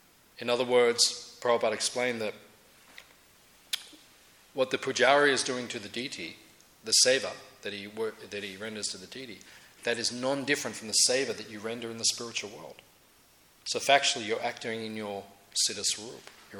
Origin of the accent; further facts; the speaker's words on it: Tasmania, Australia; I'd say, you know, excuse me, from Tasmania, from out of town. I'm from Tasmania.